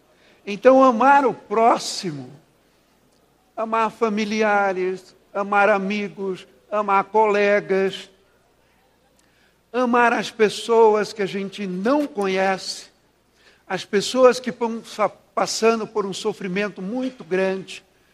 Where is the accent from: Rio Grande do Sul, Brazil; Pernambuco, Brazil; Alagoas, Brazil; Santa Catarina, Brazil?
Alagoas, Brazil; Maceió; now in Curitiba, Brazil; Quando eu vim pela primeira vez em Curitiba, sou de Maceió, Alagoas, estou aqui há 21 anos